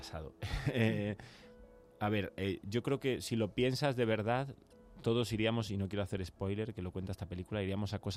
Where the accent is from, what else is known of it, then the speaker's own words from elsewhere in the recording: Galicia, Spain; Absolutamente. O sea, yo, mi tierra es una de las cosas que llevo más como bandera.